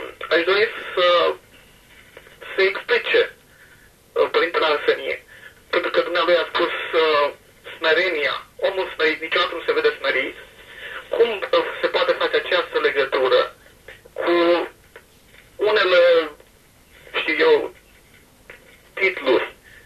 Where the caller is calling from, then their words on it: Bucharest, Romania; Sunt din București.